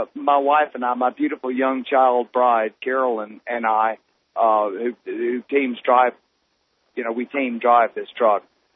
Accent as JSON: {"language": "English", "town": "Mobile", "region": "Alabama", "country": "United States", "said": "Now, I'm from Mobile, Alabama, and I remember, you know, all through high school, we'd skip school and go down to the to Dauphin Island and lay out on the beach"}